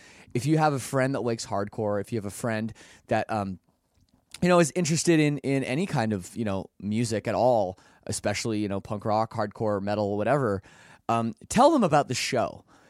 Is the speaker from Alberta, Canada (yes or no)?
no; Toronto, Ontario, Canada; I'm from Toronto. And I never really had much of a strong Canadian accent